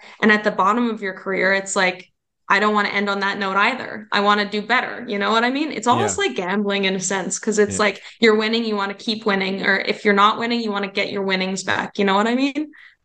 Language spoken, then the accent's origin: English; Canada; So as a Canadian athlete, you know, it's a lot more difficult to continue on